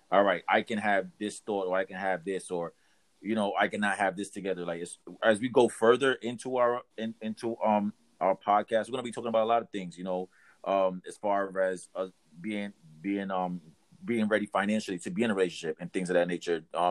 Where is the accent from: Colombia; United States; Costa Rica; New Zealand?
Costa Rica; I'm Hispanic. I'm from Costa Rica